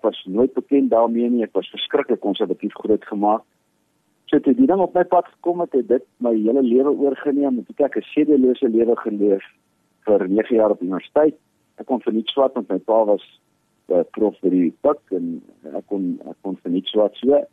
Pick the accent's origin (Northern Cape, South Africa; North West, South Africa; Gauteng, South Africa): North West, South Africa; Potchefstroom; ek kom uit 'n wonderlike familie. Ek is die derde van vier kinders. Ek groot geword op Potchefstroom.